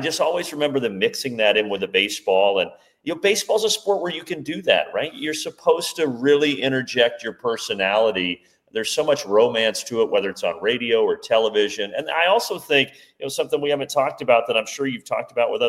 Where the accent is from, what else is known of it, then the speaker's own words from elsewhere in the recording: Indiana, United States; And I also grew up loving basketball because I grew up in Indiana. I grew up in the Big Ten footprint.